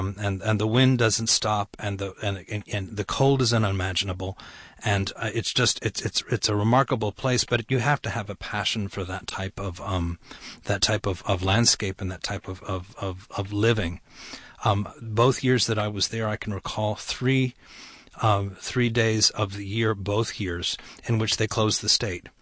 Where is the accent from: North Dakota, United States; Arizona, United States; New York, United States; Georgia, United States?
Georgia, United States; Atlanta; and I'm originally from Atlanta. I had gone from Atlanta to Champaign, Illinois